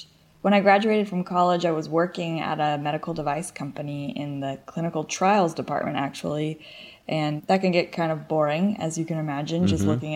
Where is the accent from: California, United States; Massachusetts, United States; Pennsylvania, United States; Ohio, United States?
California, United States; East Bay; So, I'm... born and raised in East Bay, California, San Francisco, East Bay.